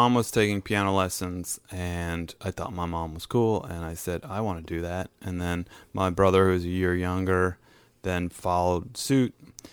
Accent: Connecticut, United States; Grew up in the Northeast, in Connecticut, outside of New Haven.

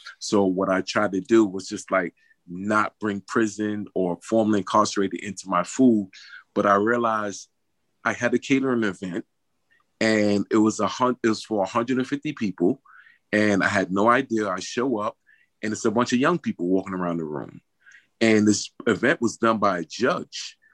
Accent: New York, United States; now in Connecticut, United States; I'm from New York. I live in Connecticut.

